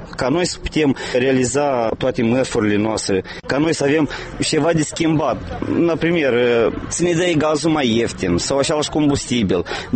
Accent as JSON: {"language": "Romanian", "region": "Bessarabia", "country": "Moldova", "said": "Noi suntem basarabeni. Noi niciodată n-am fost români."}